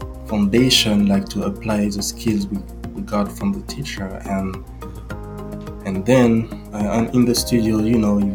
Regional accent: Réunion; English is a second language; also born or lived in Madagascar; I grew up in La Réunion, which is a small island in the Indian Ocean. And I was born in Madagascar, just for my origins. This is where I'm from.

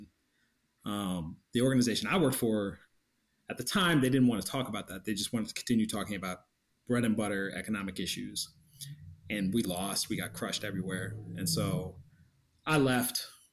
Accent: Virginia, United States; So I grew up in Virginia, actually. I'm not from Missouri originally. I'm a Missourian now, deeply, but I grew up in Virginia.

